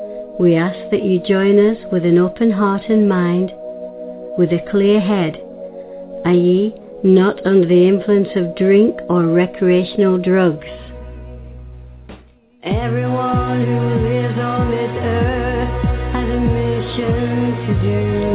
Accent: United Kingdom; And as I said, I'm from the United Kingdom

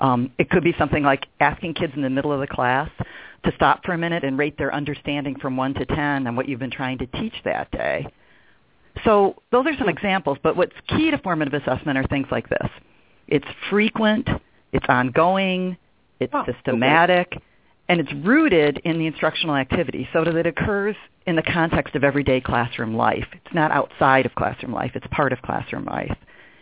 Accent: Cape Cod, Massachusetts, United States; I am a New England girl originally. Well, where are you from, young lady? Spent a lot of my growing up years in Cape Cod, and then I went to college in Connecticut.

